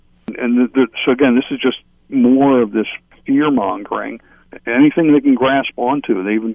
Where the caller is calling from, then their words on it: Florida, United States; I'm calling you from Florida today.